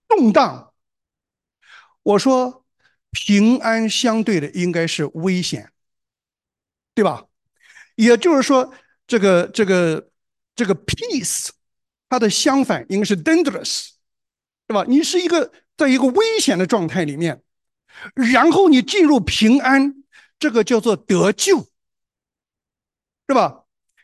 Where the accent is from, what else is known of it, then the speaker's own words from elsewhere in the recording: China; 我也是中国人